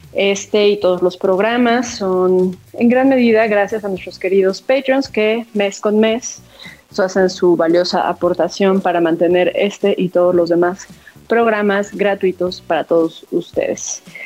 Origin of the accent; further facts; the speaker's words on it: Guanajuato, Mexico; Pues el día de hoy anduve por allá en Guanajuato, como ustedes saben, pues es mi tierra natal.